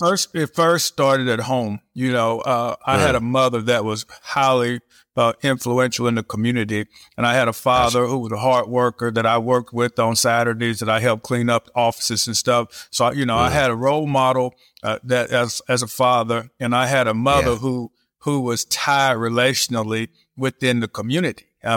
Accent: Arkadelphia, Arkansas, United States; Yes, I grew up in Southwest Arkansas and Arkadelphia, Arkansas.

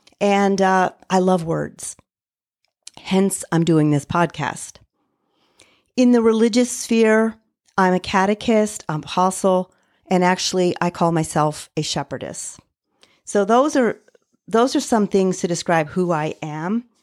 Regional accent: St. Louis, Missouri, United States; I grew up in St. Louis in the Central West End, and there, a few blocks from our home, was the most amazing little French chocolate candy store.

